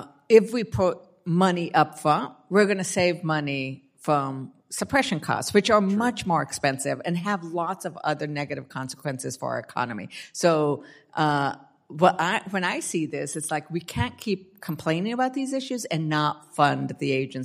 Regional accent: New Mexico, United States; devastated my home state of New Mexico and lands I hold dear.

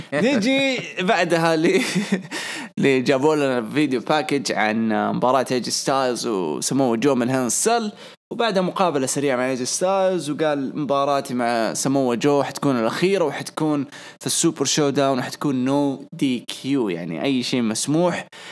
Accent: Saudi Arabia; ويكون عندنا في السعودية وبالضخامة دي

